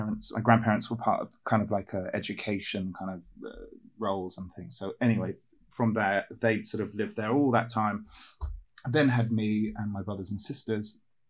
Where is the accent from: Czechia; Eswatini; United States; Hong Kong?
Hong Kong; born there; I was born in Hong Kong.